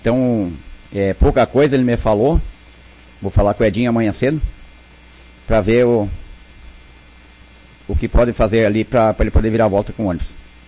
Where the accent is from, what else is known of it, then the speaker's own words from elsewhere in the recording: Rincão de Espraiada, Brazil; Tenho andado pelo Rincão de Espraiada, né? Minha terra na volta aí.